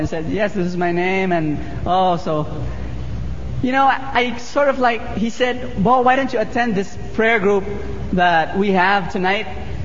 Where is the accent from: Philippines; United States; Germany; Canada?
Philippines; Hi, I'm from the Philippines. Yes, I'm a missionary from the Philippines.